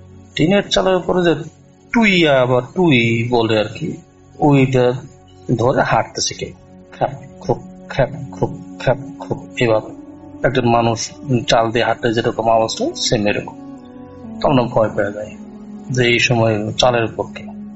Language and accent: Bangla; Phulbaria, Mymensingh Division, Bangladesh; আমার বাড়ি ময়মনসিংহ জেলা ফুলবাড়িয়া থানা রাঙামাটি ইউনিয়ন একটা গ্রাম।